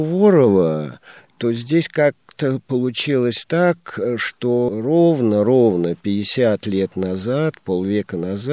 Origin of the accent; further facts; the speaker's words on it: Krasnodar Krai, Russia; Вот сам я родом из Кубани, уже где-то, ну, 5 поколений я точно знаю, прямой потомок именно линейных казаков.